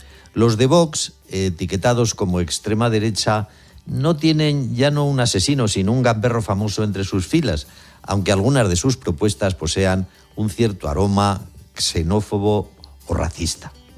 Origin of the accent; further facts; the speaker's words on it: Aragon, Spain; Como dicen en mi tierra aragonesa, aprovechando que estamos en marzo el garbanzal ni nacido ni para sembrar.